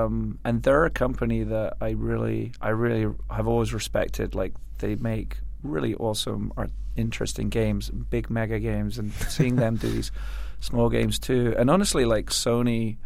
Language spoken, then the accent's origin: English; Scotland, United Kingdom; born there; I'm Scottish by birth as well